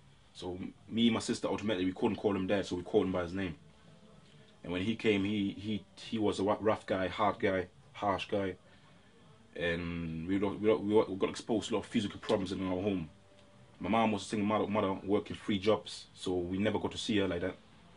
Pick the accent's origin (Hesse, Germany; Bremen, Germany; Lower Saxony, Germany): Bremen, Germany; I was born and raised in Germany, in Bremen City, which is next to Hamburg and next to Hannover, which is in the north side of Germany. I was raised by a Ghanaian mom and by my stepdad, who is of American background.